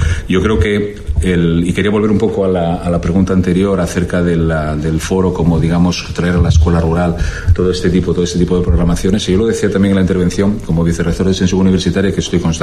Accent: Gijón, Asturias, Spain; yo soy de Gijón

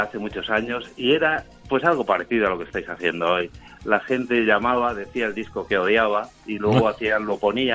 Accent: Jerez, Andalusia, Spain; now in Madrid, Spain; yo soy de Jerez, pero vivo en Madrid. Estaba en Jerez intentando hacer unas cosas

